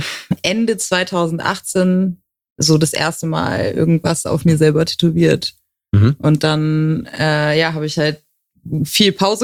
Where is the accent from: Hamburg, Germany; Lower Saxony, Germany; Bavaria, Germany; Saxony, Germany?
Hamburg, Germany; born there; Hamburger Dern.